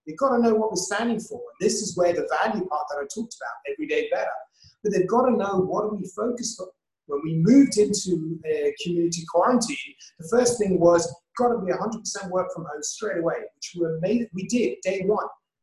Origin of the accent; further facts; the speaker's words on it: Hong Kong; also born or lived in Asia; I'm not Filipino, you know, I'm English, born and raised in Hong Kong, lived in Asia my whole life.